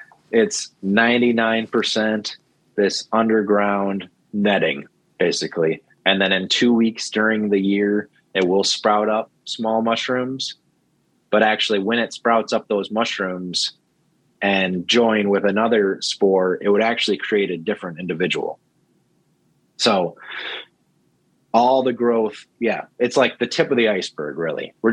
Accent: Crystal Falls, Michigan, United States; It was, which was amazing because it was my hometown PBS. I used to watch, you know, all the shows on PBS when I was growing up. So it was extra special that I got to share it with the Crystal Falls community and the Upper Peninsula

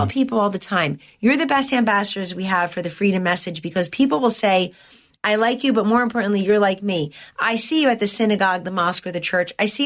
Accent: New Jersey, United States; I grew up in New Jersey.

